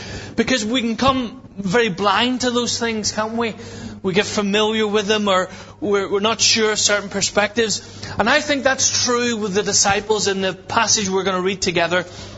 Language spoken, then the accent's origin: English; Ireland; He isn't bound by geographical limitations, and He's certainly not bound by the fact that I'm Irish. God can use even a donkey, huh? And so he's okay with the Irish.